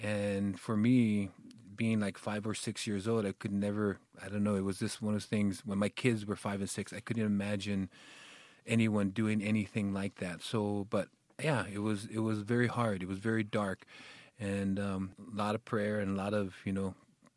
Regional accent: Hawaii, United States; I grew up in a very poor family, but it was, you know, growing up in Hawaii, poor is a lot better than anywhere else, I think, in the world.

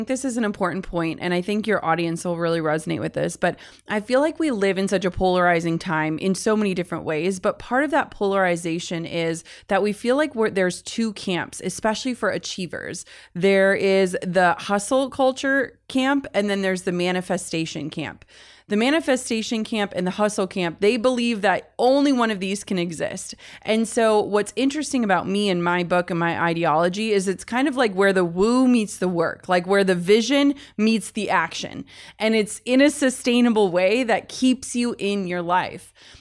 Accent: Midwest, United States; And so I always try, and I'm from the Midwest, so a lot of people aren't super familiar with the world we're in.

